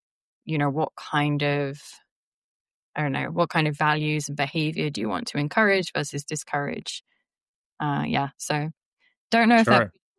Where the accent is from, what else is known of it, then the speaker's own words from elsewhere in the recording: England, United Kingdom; also born or lived in Netherlands; because of the fact that I'm from England originally and I was living in the Netherlands